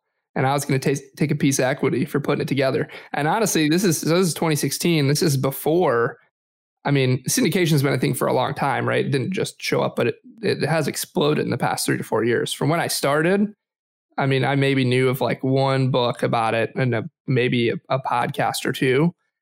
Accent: Detroit, Michigan, United States; So I'm from Michigan. I grew up born and raised in the suburbs of Detroit, Metro Detroit.

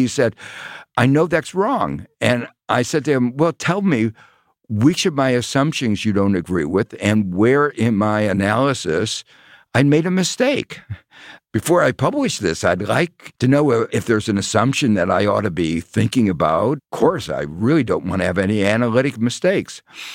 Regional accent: Gary, Indiana, United States; I grew up in Gary, Indiana, not far from the University of Chicago. And Gary, Indiana was a steel town.

